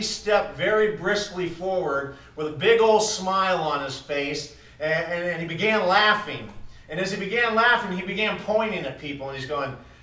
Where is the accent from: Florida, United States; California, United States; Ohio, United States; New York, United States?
Florida, United States; Fort Lauderdale; Growing up in Fort Lauderdale, it was asphalt and concrete. And here I am, you know, thousands of miles away in southwestern Montana with trees and mountains.